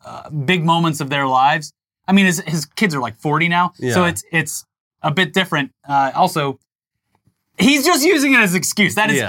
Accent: Florida, United States; growing up in Florida, but Collier County.

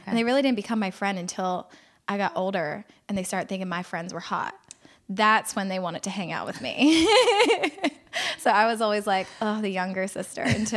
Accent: Philadelphia, Pennsylvania, United States; Philadelphia.

